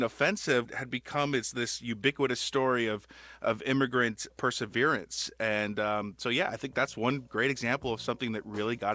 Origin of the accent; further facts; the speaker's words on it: Miami, Florida, United States; But since I'm from Miami, I think I want to go back to a little movie called Scarface.